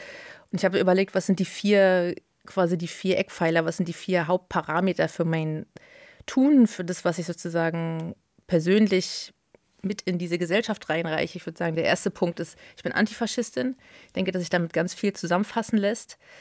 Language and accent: German; Berlin, Germany; also born or lived in East Germany; now in Brandenburg, Germany; ich bin Ossi. Ich bin in der DDR geboren. Meine Eltern sind 86 rüber, da war ich 2. Und dann bin ich zwar in West-Berlin groß geworden, aber der Osten steckt dermaßen in mir. Und ich bin da vor ein paar Jahren wieder nach Brandenburg zurück